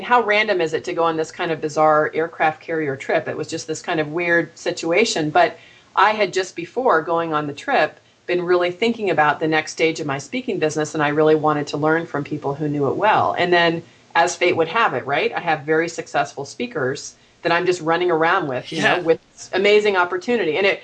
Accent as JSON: {"language": "English", "town": "Marin County", "region": "California", "country": "United States", "tie": "born or raised there", "said": "I grew up in Marin County, California. Anybody who's familiar with the area knows that we are woo-woo people over there, right?"}